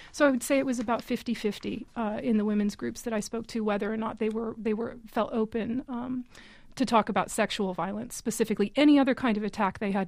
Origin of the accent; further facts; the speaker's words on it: United States; However, I think it would be really dangerous to assume somehow because I'm American that I'm immune.